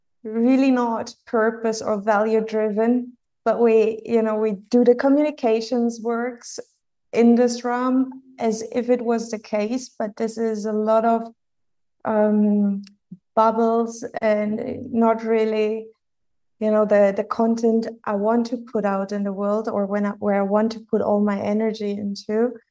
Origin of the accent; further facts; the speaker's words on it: Berlin, Germany; so I was born and bred in Berlin. And when I was in my early 20s, Berlin really flourished with the creatives.